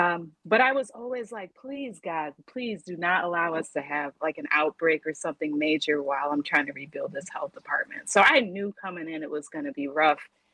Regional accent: Milwaukee, Wisconsin, United States; He was much better climate than coming back to Milwaukee, even though I'm from Milwaukee.

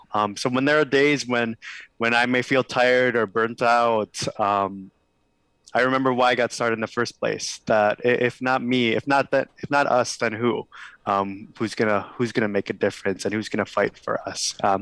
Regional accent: West Allis, Wisconsin, United States; And I serve as an alderman now in my hometown in West Allis.

